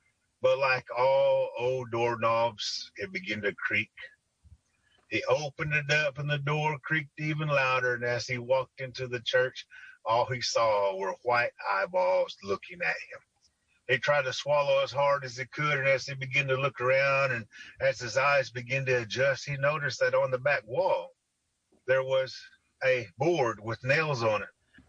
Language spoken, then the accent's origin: English; Tahlequah, Oklahoma, United States; I'm from Tahlequah, Oklahoma. I'm a full-blood Catoosa Cherokee.